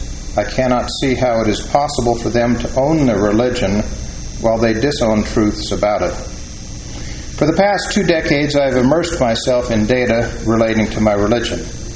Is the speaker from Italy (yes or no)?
no; Los Angeles, California, United States; I grew up in Los Angeles, and within months, our family took the one-hour drive to the exciting new theme park.